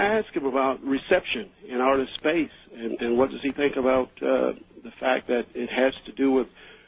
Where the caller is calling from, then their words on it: Miami, Florida, United States; I'm calling from Miami.